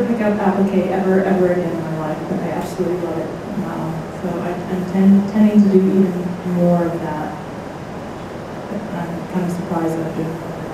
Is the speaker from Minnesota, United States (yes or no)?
yes; Minnesota, United States; Growing up in Minnesota, there was a lot of Native American funerals that we would go to, and they would sit with the body for 3 days, and the body was always wrapped in a quilt.